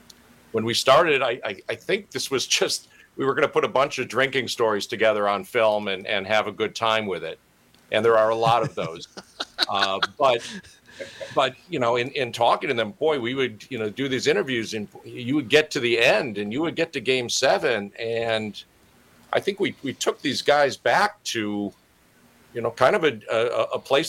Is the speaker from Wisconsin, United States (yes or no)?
yes; Wisconsin, United States; born or raised there